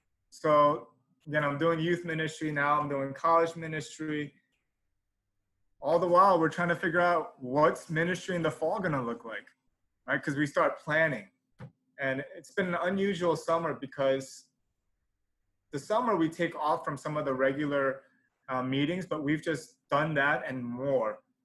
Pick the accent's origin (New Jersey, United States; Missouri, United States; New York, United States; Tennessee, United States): New York, United States; But I'm originally from New York.